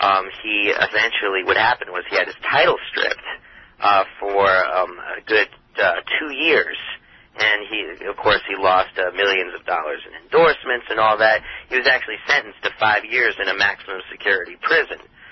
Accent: Washington, District of Columbia, United States; Washington Wizards basketball team here in my hometown. In Washington, D.C.

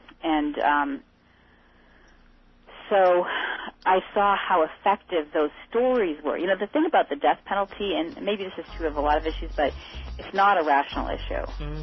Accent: Northeast, United States; because I grew up in the Northeast, and I lived all my life in states that didn't have the death penalty.

